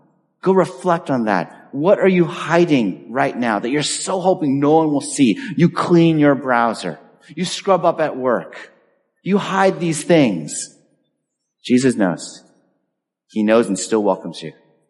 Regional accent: Medford, Massachusetts, United States; in my hometown of Medford here

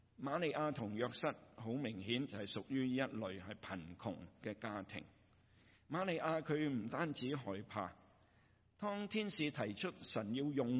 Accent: China; 我们中国人有一句说话叫做叶公好龙

